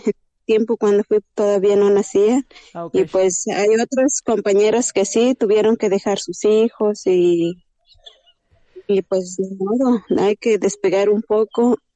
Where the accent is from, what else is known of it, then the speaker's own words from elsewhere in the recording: Xilitla, San Luis Potosí, Mexico; first language Nahuatl; yo soy, sí, de Gilitla, San Luis Potosí. Soy de Elegido el Cristiano, uno de los más grandes territorialmente aquí en Gilitla, en la Huasteca. Y cuenta con 14,000 habitantes, somos hablantes náhuatl.